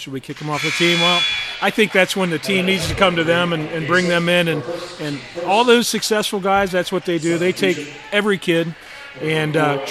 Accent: Fresno, California, United States; we all kind of grew up together. Separate towns. Ed was from Bakersville, I was from Fresno, John was from West Lafayette

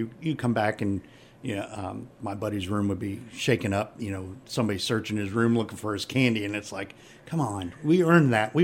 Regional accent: Worcester, Massachusetts, United States; I grew up in Worcester area

